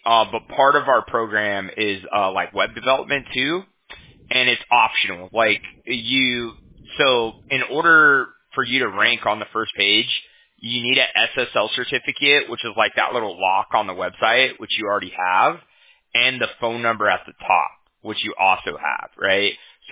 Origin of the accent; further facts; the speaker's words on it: Fountain Valley, California, United States; Yeah, I love it here. I was born and raised here. Well, I was born in Fountain Valley